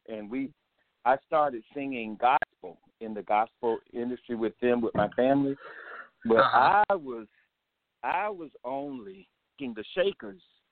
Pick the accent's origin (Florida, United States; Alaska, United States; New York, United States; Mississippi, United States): Florida, United States; Jupiter; where I grew up. I grew up in Jupiter, Florida.